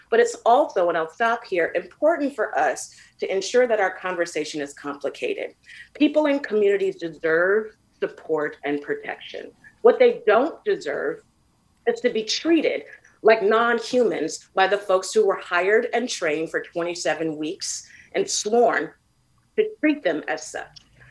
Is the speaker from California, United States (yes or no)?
yes; San Francisco, California, United States; Chief Scott has a very, very difficult job on his hands because I grew up in San Francisco and Chief Scott knows this.